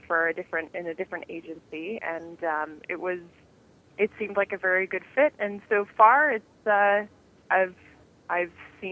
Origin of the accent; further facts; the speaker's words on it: Fort Myers, Florida, United States; moved away as an adult; now in Washington, United States; I'm originally from South Florida, from Fort Myers, Florida, and I moved up here for school, and I have fallen in love with the city